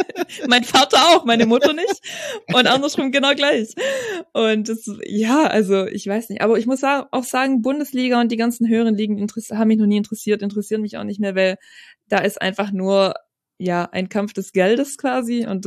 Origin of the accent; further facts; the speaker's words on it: Starnberg, Bavaria, Germany; born there; ich bin geboren in Starnberg, so Bayern.